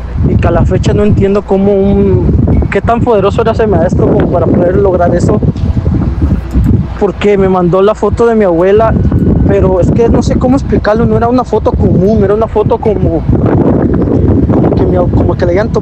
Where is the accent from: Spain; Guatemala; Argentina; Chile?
Guatemala; Yo soy de Guatemala y tengo muchos amigos mexicanos